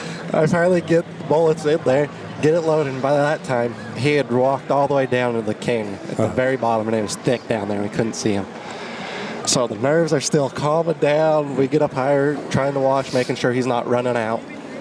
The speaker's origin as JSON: {"language": "English", "region": "Utah", "country": "United States", "said": "I'm from Utah, so I would have shot. I would have shot that one on the first day."}